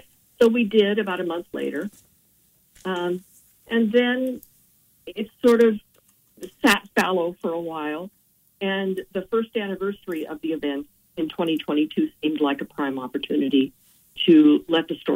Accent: Spokane, Washington, United States; Patty Murray was my senator for a long time because, you know, I'm from Spokane.

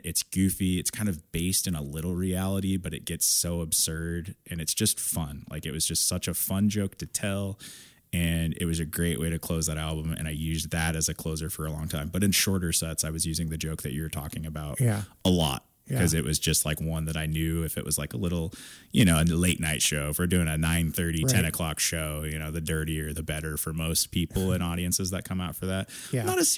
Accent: Kansas, United States; I grew up in Kansas, you know, like these are people to me that are just like, they're just folks.

